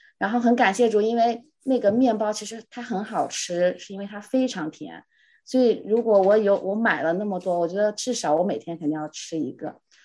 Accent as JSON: {"language": "Chinese", "town": "Minneapolis", "region": "Minnesota", "country": "United States", "lives_now": "Minneapolis, United States", "said": "我也是来自 Minneapolis 的姊妹，"}